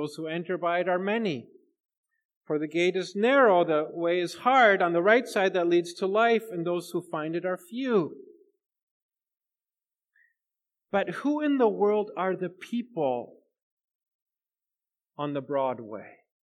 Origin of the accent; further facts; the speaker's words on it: Germany; growing up in Germany as a kid